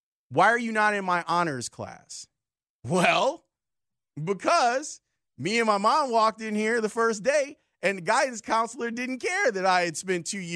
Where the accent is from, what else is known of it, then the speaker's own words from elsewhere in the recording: Roseland, Illinois, United States; Growing up in Roseland, from seventh grade through graduation, I was taking high school classes.